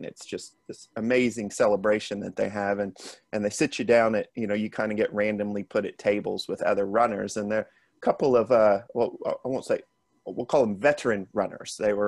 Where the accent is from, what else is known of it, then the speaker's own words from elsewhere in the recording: Houston, Texas, United States; moved away as an adult; also born or lived in New Zealand; now in Australia; I'm originally from Houston, Texas in the U.S., but I've lived in Australia and New Zealand for about the past 11 years.